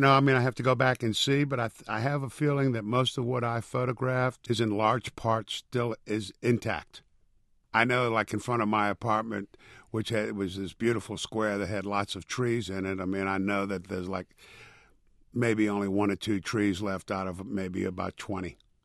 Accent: New Orleans, Louisiana, United States; This is my hometown.

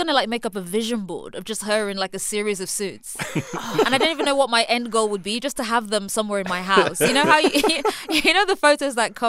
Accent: United Kingdom; Like, I'm British.

